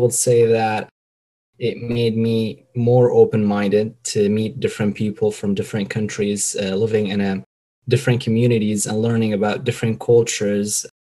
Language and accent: English; Jordan; also born or lived in Syria; now in United States; I currently live in Georgia, and I'm from Syria originally, but I grew up in Jordan. Living in too many countries and meeting too many cultures, what make me a third culture kid.